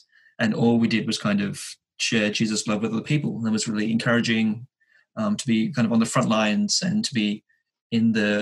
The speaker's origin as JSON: {"language": "English", "town": "Sydney", "region": "New South Wales", "country": "Australia", "tie": "born or raised there", "said": "I grew up in Sydney, despite whatever accent I may give to other people. I grew up in Sydney, in Southwest Sydney, the safest place in Sydney."}